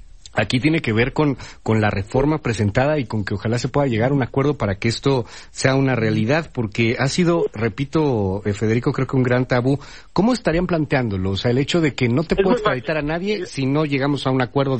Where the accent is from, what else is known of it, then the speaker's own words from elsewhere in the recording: Mexico; ¿hasta dónde como mexicanos deberíamos de tener la posibilidad de tener acceso a esta información?